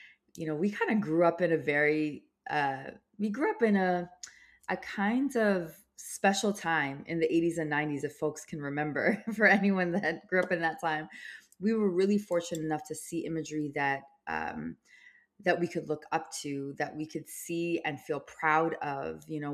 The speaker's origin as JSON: {"language": "English", "town": "Toronto", "region": "Ontario", "country": "Canada", "tie": "born or raised there", "also_born_or_lived": "Jordan", "said": "eventually moving to Jordan, having me, and then my mother and father coming to Canada in the 1980s and growing up in Scarborough and in Regent Park area in Toronto. And growing up in, you know, very disinvested communities."}